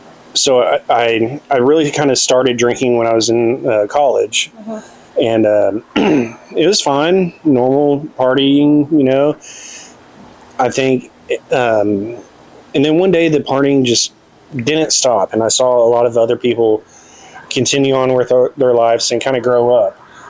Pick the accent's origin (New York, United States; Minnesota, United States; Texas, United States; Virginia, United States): Texas, United States; Fort Worth; I grew up in Southwest Fort Worth in an average middle-class family.